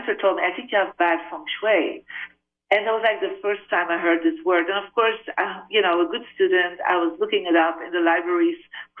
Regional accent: Belgium; I'm originally from Belgium, so I'm a guest in the Asian culture. I come from a Catholic family

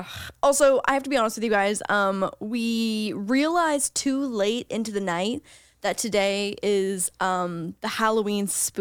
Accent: Canada; As a Canadian, I unfortunately cannot

